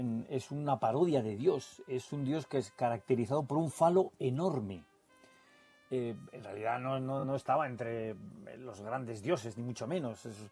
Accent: Spain; no es que lo diga yo porque somos de España

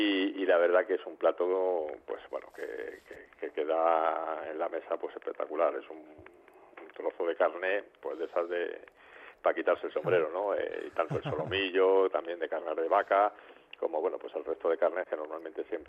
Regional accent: Madrid, Community of Madrid, Spain; also born or lived in Santander; yo nací en Santander, pero soy criado en Madrid desde que tenía 7 meses.

